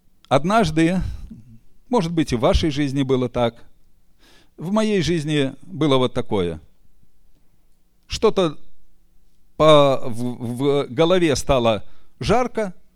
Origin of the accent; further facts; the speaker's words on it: Belarus; я не могу сказать, что, вы знаете, я белорус, поэтому у меня такой характер.